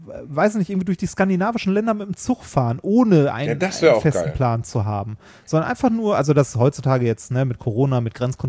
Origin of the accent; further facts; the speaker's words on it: Essen, North Rhine-Westphalia, Germany; Und zwar selbst in Essen, wo ich aufgewachsen bin.